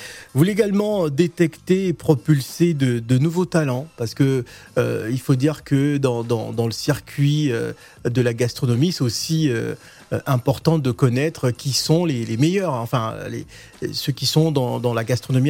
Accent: Côte d’Ivoire; moi, je suis ivoirien, je veux me représenter la Côte d'Ivoire

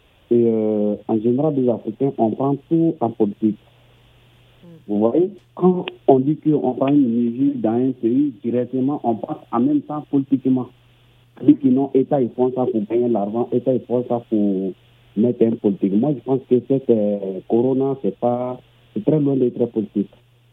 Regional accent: Côte d’Ivoire; je suis de la Côte d'Ivoire.

